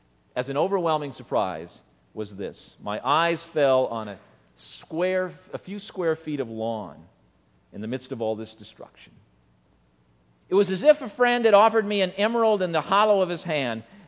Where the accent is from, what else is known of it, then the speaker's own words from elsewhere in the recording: Austria; Growing up in Nazi-occupied Austria, I knew air raids from daily experience.